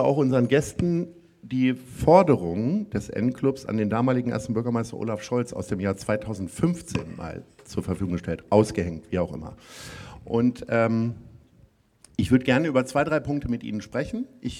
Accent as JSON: {"language": "German", "region": "Lower Saxony", "country": "Germany", "tie": "born there", "lives_now": "Hamburg, Germany", "said": "Freut mich als gebürtiger Niedersachse, ärgert mich natürlich jetzt als Wahlhamburger."}